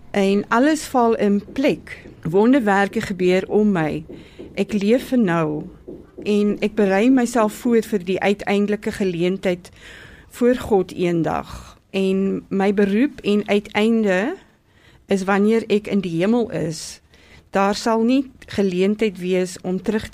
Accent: Lüderitz, ǁKaras, Namibia; moved away; also born or lived in Keetmanshoop; Ek is gebore in Namibië, in Lüderitz. Ek het die Duitse skool bygewoon en ek was in Westdene in Ketmansoop.

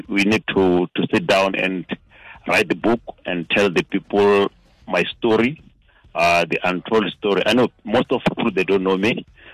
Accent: Tutume, Central District, Botswana; So I was born in Tutume. That's a village northeast from Havroni. It's about 600 kilometers from Havroni.

